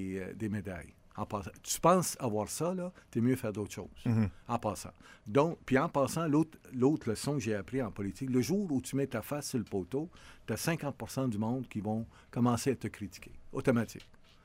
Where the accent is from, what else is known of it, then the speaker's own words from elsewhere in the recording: Syria; born there; moved away; moi, je suis né en Syrie.